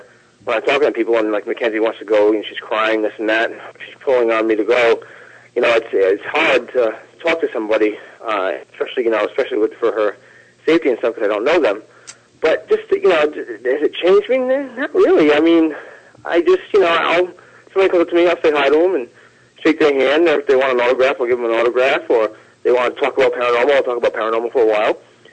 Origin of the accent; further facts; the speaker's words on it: Rhode Island, United States; Yeah, I'm still in Rhode Island. Yeah, I'm born and raised.